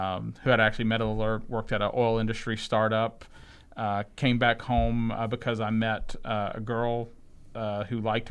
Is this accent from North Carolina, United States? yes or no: yes; North Carolina, United States; So I grew up in North Carolina.